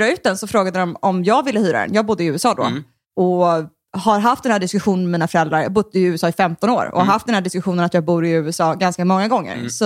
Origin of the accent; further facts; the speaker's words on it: Sweden; accent: Swedish; Nej, ofta så lät de mig spela det liksom. Med min svenska dialekt.